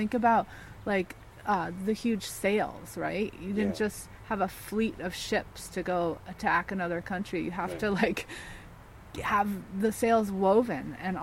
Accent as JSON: {"language": "English", "town": "Cape Cod", "region": "Massachusetts", "country": "United States", "tie": "born or raised there", "moved": "as an adult", "lives_now": "New York City, United States", "said": "And so I grew up on Cape Cod in Massachusetts, and I never thought I would move to New York City."}